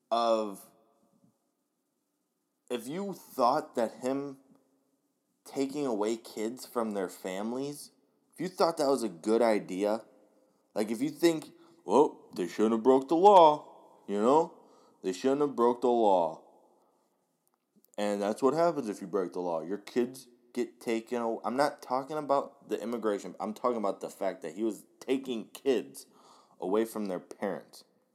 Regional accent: Cleveland, Ohio, United States; I'm picking Stipe because I'm from Cleveland and I want to see Clevelanders win.

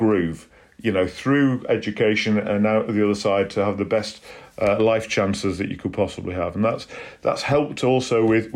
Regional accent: Yorkshire and the Humber, United Kingdom; I remember when I grew up in South Yorkshire, as a young person

